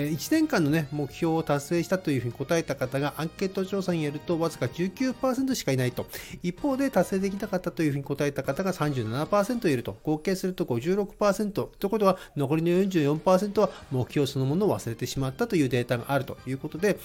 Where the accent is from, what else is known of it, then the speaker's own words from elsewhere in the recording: Hirosaki, Aomori, Japan; 今日はですね、弘前の地元弘前のね、人間ドックの方、病院の方行ってやってきます。